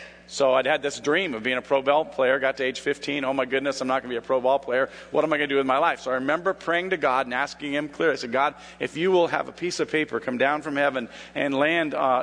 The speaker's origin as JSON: {"language": "English", "region": "California", "country": "United States", "tie": "born or raised there", "said": "I grew up wanting to be a pro baseball player, and I grew up in Southern California."}